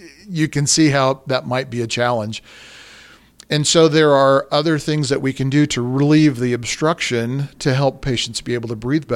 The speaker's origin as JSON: {"language": "English", "town": "Idaho Falls", "region": "Idaho", "country": "United States", "tie": "born or raised there", "lives_now": "Star Valley, United States", "said": "I grew up in Idaho Falls, and Star Valley has had a significant pull for me"}